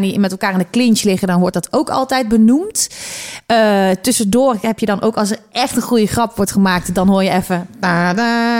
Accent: Leende, North Brabant, Netherlands; Nou, niet in een ton letterlijk, maar ik kom dus uit Leende.

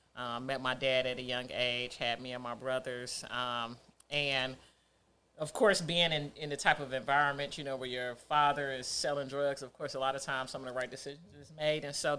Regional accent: Nashville, Tennessee, United States; just kind of growing up in Nashville, I always wanted to get back to Detroit, which is where the roots was, which is where the majority of our family was. We were the only ones that were in Nashville.

